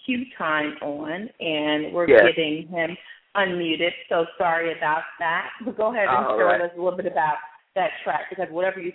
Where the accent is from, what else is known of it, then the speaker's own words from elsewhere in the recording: Chicago, Illinois, United States; You know, I'm from Chicago, too.